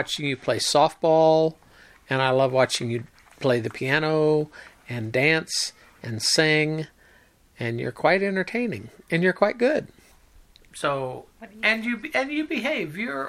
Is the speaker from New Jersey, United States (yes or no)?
no; Rockport, Missouri, United States; I grew up in Rockport, Missouri, a small town in the northwest corner of the state of Missouri.